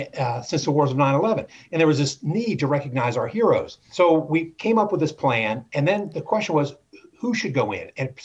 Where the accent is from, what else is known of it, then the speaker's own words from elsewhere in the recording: Virginia, United States; He was this great hero of the Confederacy, and they were the good guys mm-hmm. growing up in Virginia. He was a Virginia gentleman. I wanted to be a Virginia gentleman.